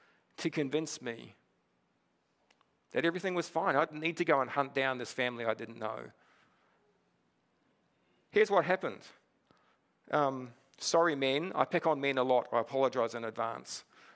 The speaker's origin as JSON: {"language": "English", "town": "Whanganui", "region": "Manawatū-Whanganui", "country": "New Zealand", "tie": "born there", "said": "I was born in Whanganui. Anybody got history in Whanganui? No? There's a few of us out there, the mighty river."}